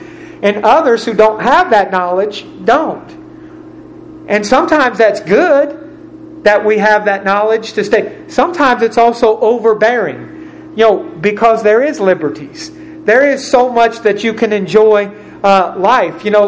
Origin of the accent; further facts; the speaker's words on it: Steubenville, Ohio, United States; When I was a young man in the city I grew up in Steubenville, Ohio, we had a club called the Fountains.